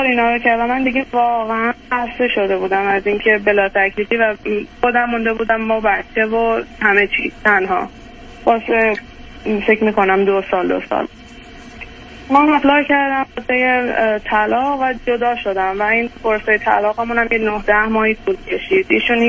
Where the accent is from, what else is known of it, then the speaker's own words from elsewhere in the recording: Iran; moved away as an adult; من و همسر سابقم هر دو پزشک هستیم و از ایران مهاجرت کردیم و اومدیم، حدود 6 سال گذشته.